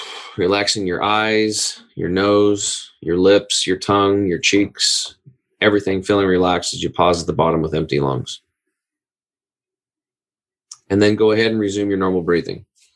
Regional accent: Oregon, United States; Now, I grew up over in Eastern Oregon, hunting, fishing, redneck, making fun of vegetarians, doing all that stuff, tree cutters, you know, and all that.

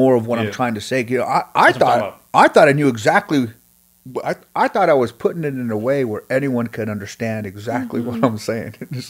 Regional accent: Grandview, United States; I started sending it to friends of mine from my hometown, Grandview, Scott Parrish and his daughter, Peyton, who are teachers and coaches.

